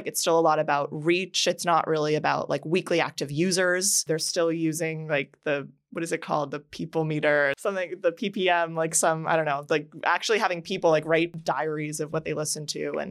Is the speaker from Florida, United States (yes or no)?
yes; Miami, Florida, United States; Like, I'm thinking, like, for me growing up in Miami, it was a completely different, probably, radio slate for a lot of it.